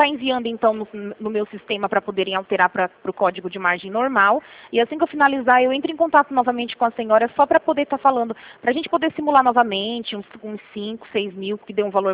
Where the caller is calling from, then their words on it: Colina, São Paulo, Brazil; Daqui mesmo.